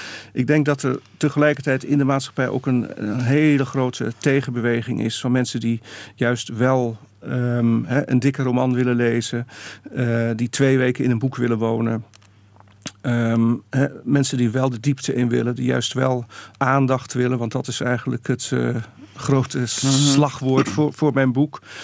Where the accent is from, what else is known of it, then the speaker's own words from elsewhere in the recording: Zeeland, Netherlands; Ik heb mijn jeugd doorgebracht in Zeeland, op het eiland Zuid-Beverland.